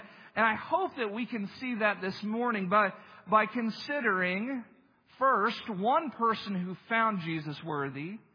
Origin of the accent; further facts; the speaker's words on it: Texas, United States; I grew up in the Texas Panhandle. And if you were a boy growing up in the Texas Panhandle when I was, it meant one thing for sure